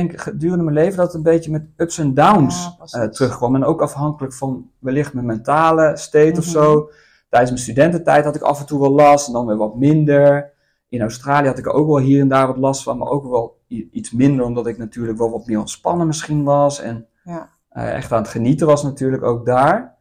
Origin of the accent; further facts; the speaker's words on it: Zeist, Utrecht, Netherlands; 36 jaar oud. Ik ben geboren en getogen in Zeist. Ik ben op een gegeven moment bedrijfskunde gaan studeren in Groningen.